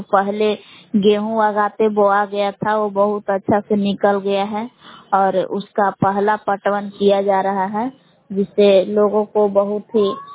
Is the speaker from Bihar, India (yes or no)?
yes; Belaon, Bihar, India; ग्राम बेलाव जिला कैमूर भगवान की निवासी हूँ।